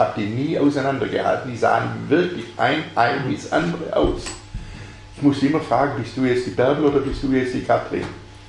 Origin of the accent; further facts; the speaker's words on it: Baden-Württemberg, Germany; Als Schwabe wirft man den Leitsordner nicht weg